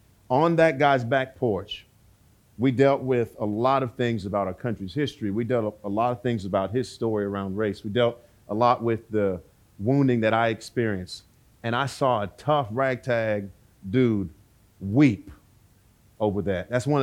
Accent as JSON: {"language": "English", "town": "Miami", "region": "Florida", "country": "United States", "tie": "born or raised there", "said": "That's a part of my story. That's a part of what I saw growing up in Miami."}